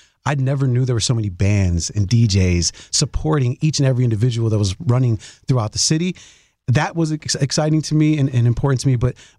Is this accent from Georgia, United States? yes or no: no; Chicago, Illinois, United States; I can say, you know, I'm from Chicago.